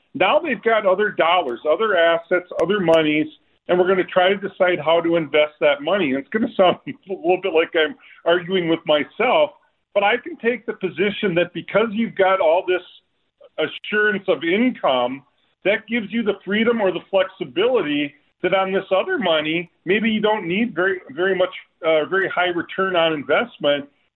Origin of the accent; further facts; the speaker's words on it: Olivia, Minnesota, United States; I grew up in Olivia